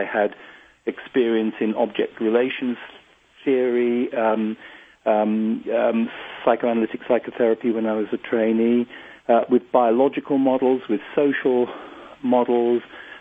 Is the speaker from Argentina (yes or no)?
no; United Kingdom; The buzzword that we were all taught to respect and admire as young British trainees in psychiatry in the 70s